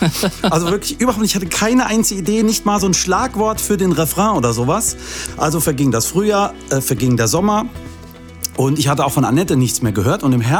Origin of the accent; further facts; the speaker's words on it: Hesse, Germany; Ich komme nämlich eigentlich aus der Marburger Gegend